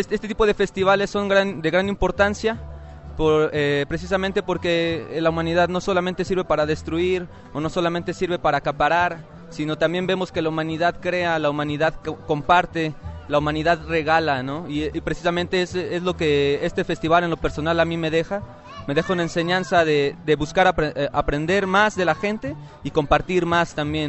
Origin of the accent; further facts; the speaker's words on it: Mexico City, Mexico; nosotros que venimos desde el DF